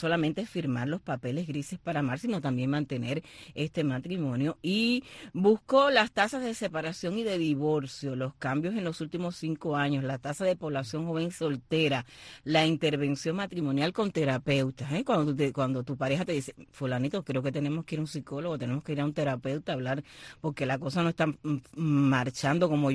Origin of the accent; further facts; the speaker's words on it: Holguín, Cuba; Holguín es muy bonito, la ciudad de los parques, en fin, mi tierra.